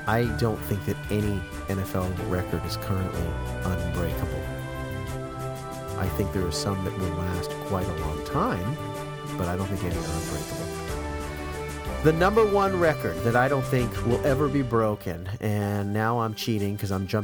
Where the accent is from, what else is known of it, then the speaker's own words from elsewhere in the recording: New England, United States; And, you know, I grew up in New England, and I wasn't a big boater, but I like boats.